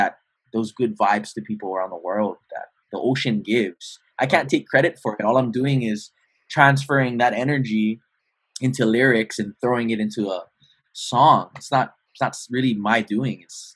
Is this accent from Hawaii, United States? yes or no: yes; Hawaii, United States; Well, I've growing up in Hawaii, the ocean is surrounding us.